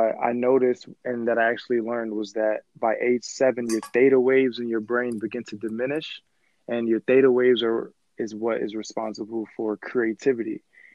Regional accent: New Jersey, United States; also born or lived in Brooklyn, New York; Okay, so I was born in Brooklyn, New York. Then I moved to New Jersey when I was age 9. Moved to New Jersey, and that's when I feel as though I started to become who I am today.

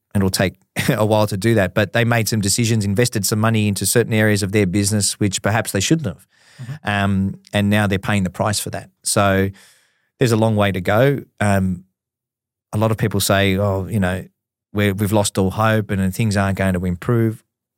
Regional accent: Fawkner, Victoria, Australia; my experience as a kid growing up in Faulkner as an Italian

